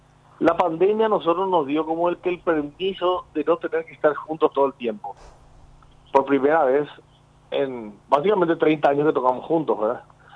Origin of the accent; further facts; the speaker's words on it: Paraguay; Un saludo a todos los paraguayos a lo largo y ancho de nuestro querido país.